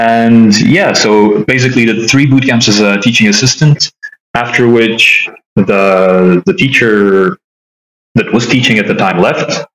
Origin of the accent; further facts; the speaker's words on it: Brussels, Brussels-Capital Region, Belgium; now in Berlin, Germany; So I'm half Portuguese, half Polish. I was born in Belgium, in Brussels, grew up there, studied there.